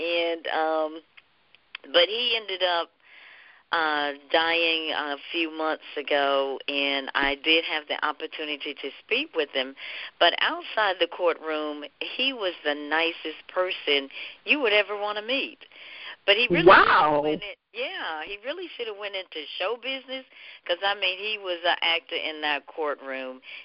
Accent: North Carolina, United States; I grew up down here in the South in North Carolina

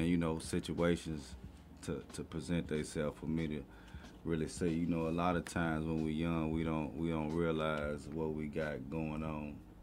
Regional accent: Chicago, Illinois, United States; also born or lived in Kentucky; No, I was raised in Chicago, between Chicago and Kentucky.

